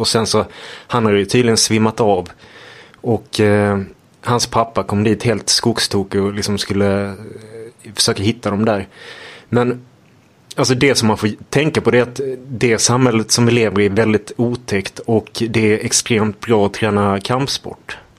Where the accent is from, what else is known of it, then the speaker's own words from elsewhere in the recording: Malmö, Skåne, Sweden; Jo, jag är uppvuxen i Malmö